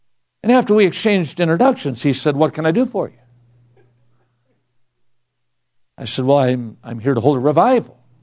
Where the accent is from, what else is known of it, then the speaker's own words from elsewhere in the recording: Midwest, United States; I grew up in the Midwest. I had never been to California, much less Los Angeles.